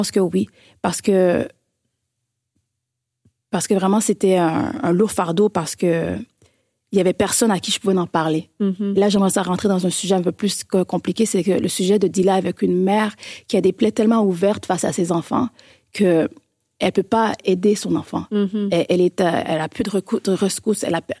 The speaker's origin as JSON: {"language": "French", "town": "Acton Vale", "region": "Quebec", "country": "Canada", "tie": "born or raised there", "also_born_or_lived": "Montreal", "said": "nous, on a déménagé de Montréal, qui est la capitale du Québec. La métropole, pardon. Et on est allé dans une ville qui s'appelle Actonville."}